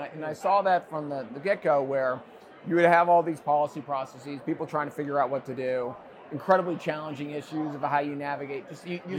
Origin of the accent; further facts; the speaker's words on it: Missouri, United States; when I was a kid growing up in Missouri.